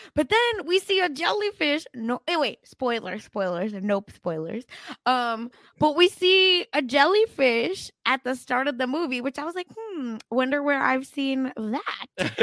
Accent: India; We're both Jewish, but we grew up in India.

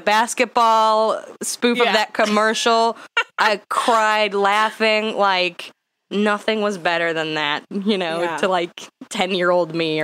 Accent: Mesa, Arizona, United States; because I grew up in Mesa, Arizona, which is like where I was. It was like a lot of Mormon kids and stuff. So like a lot of my close friends were Mormon growing up.

